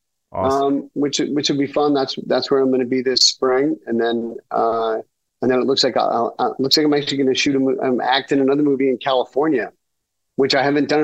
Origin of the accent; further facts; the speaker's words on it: Vancouver, British Columbia, Canada; I'm from Vancouver